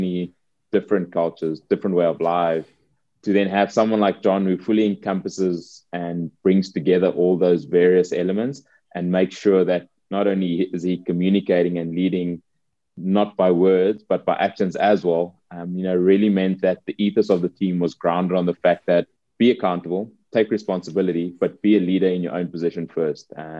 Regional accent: South Africa; Being South African, I'll never forget.

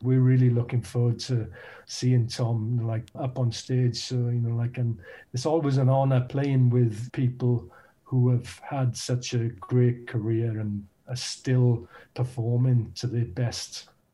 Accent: Wales, United Kingdom; for me, those classics still got fond memories of them growing up in Wales.

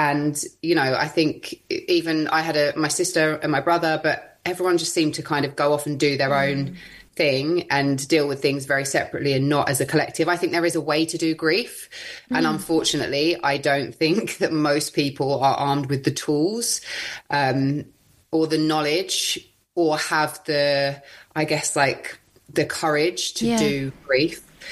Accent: United Kingdom; I guess that as British people, we are kind of quite repressed around a lot of things.

